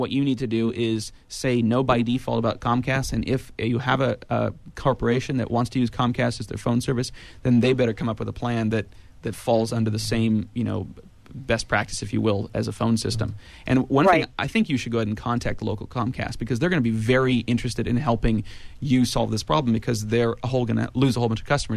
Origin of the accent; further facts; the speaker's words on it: California, United States; Now, I grew up in the San Lorenzo Valley where power went out for days at a time